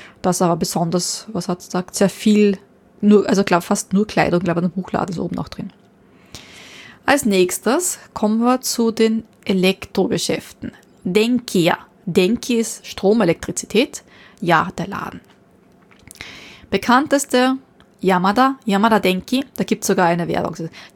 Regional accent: Austria; bei uns in Österreich

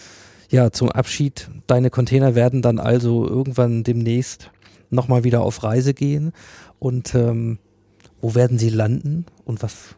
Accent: Hannover, Lower Saxony, Germany; über Hannover, meine Heimatstadt

